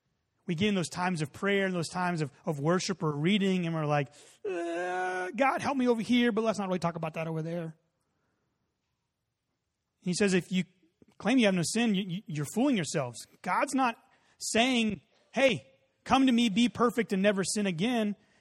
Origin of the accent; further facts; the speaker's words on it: Dallas, Texas, United States; born there; also born or lived in Colorado / Oregon / California; I was born in Dallas.